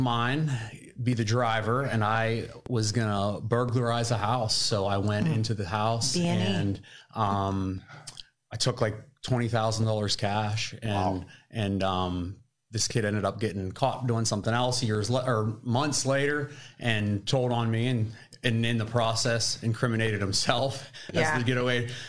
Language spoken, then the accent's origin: English; Grove City, Pennsylvania, United States; also born or lived in New Castle; So, first off, I'm from Grove City, PA.